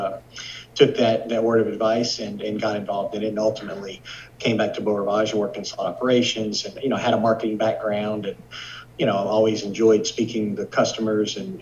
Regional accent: Louisiana, United States; moved away as an adult; now in Las Vegas, United States; I grew up originally in Louisiana, and after finishing college, wanted to get in the business. So had only been to Biloxi once or twice, but had visited Las Vegas. Mm-hmm. And so loaded up a car, moved out there

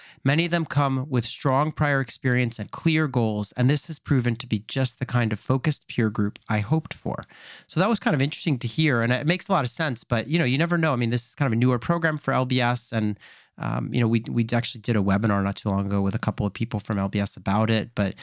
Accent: France; I'm American and Danish, grew up in France, and have always worked in global teams.

